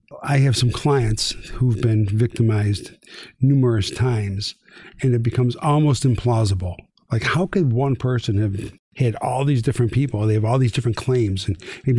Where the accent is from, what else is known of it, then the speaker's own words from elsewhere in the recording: Niagara Falls, New York, United States; As a kid, I grew up in Niagara Falls, New York.